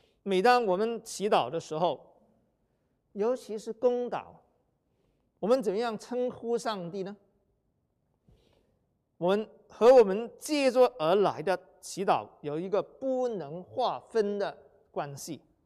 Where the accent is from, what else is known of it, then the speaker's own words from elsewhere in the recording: China; 就像我们中国人五体投地一样